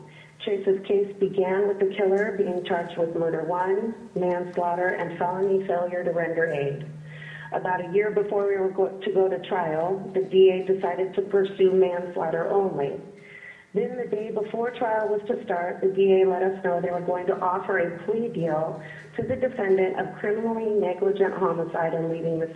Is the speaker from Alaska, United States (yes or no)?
yes; Alaska, United States